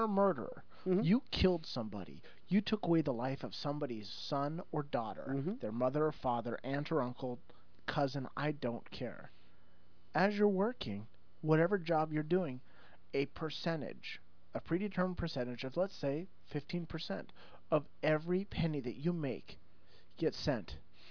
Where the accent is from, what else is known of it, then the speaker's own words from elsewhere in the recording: West Coast, United States; And I was considered a flaming liberal there because I came from the West Coast and I had a few different beliefs.